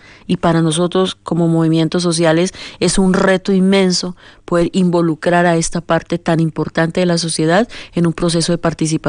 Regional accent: Colombia; Nosotros como sociedad colombiana, como parte del movimiento social, lo respaldaríamos.

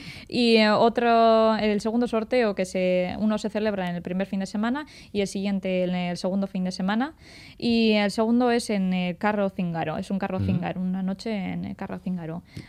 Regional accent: La Rioja, Spain; Pues en mi pueblo de La Rioja hay uno que está buenísimo.

